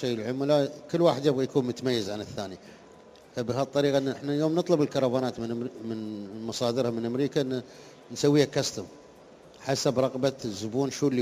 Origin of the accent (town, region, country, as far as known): United Arab Emirates